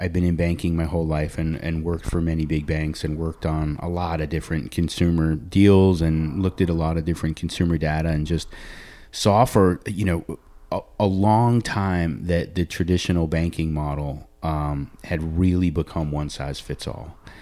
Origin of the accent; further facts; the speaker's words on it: New York, United States; now in Charlotte, United States; I've lived in Charlotte since 2002. I grew up in New York.